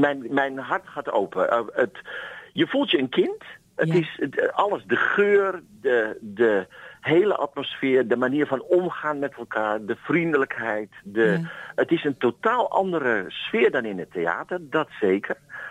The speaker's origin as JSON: {"language": "Dutch", "country": "Netherlands"}